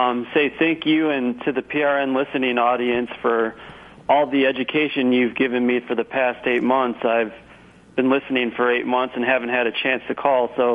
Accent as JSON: {"language": "English", "town": "Chicago", "region": "Illinois", "country": "United States", "tie": "born or raised there", "moved": "yes", "lives_now": "Clearwater, United States", "said": "I'm from Chicago. That's where I grew up. I currently live in the Clearwater area in Florida now."}